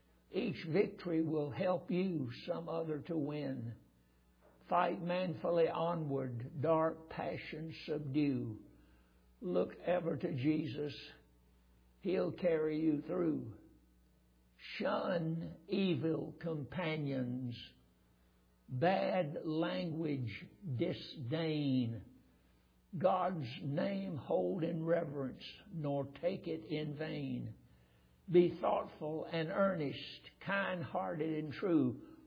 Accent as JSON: {"language": "English", "town": "Roxboro", "region": "North Carolina", "country": "United States", "tie": "born or raised there", "said": "I was raised in Roxboro, North Carolina. And we used to sing a song quite frequently in our church."}